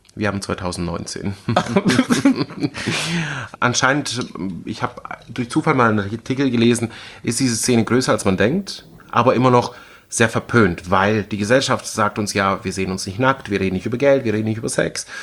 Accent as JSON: {"language": "German", "region": "Baden-Württemberg", "country": "Germany", "said": "ich bin Schwabe."}